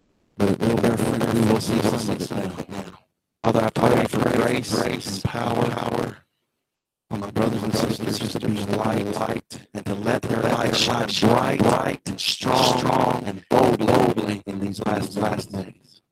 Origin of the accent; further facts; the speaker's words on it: the South, United States; So I use ain't on purpose. I am a Southerner.